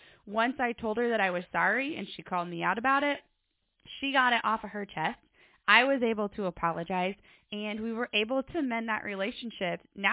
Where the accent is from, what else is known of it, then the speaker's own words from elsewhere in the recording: Iowa, United States; I'm from Iowa.